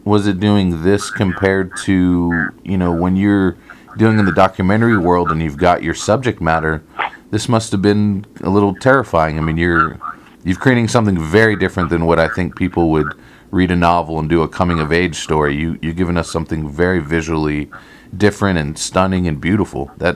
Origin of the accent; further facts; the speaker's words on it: Texas, United States; I'm a Texan